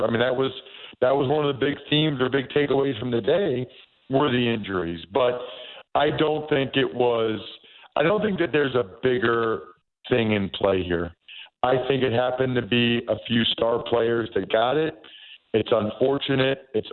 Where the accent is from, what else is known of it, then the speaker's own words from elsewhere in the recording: Wyomissing, Pennsylvania, United States; I'm from outside of Philadelphia. I'm from Wyomissing, Pennsylvania, which, by the way, is the hometown